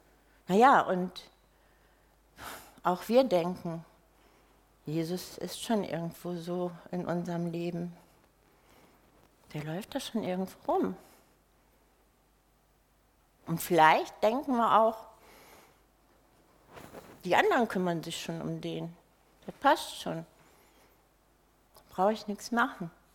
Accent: North Rhine-Westphalia, Germany; ich komme ja aus dem Ruhrpott, also aus dem Ruhrgebiet auf Hochdeutsch.

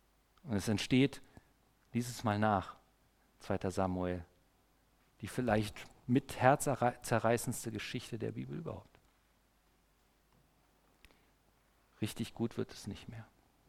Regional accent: East Germany, Germany; Ich komme ja aus der DDR, aus dem Sozialismus

